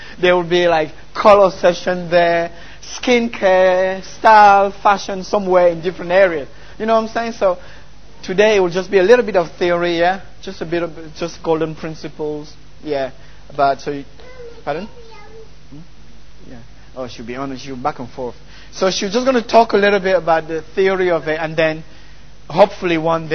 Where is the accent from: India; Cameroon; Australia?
Cameroon; first language French; English is a second language; moved away; When I was in Cameroon, it was tough. I wasn't a Christian. I was doing my own thing. French is my first language, by the way, so you'll find a broken accent a little bit. So, when I came over here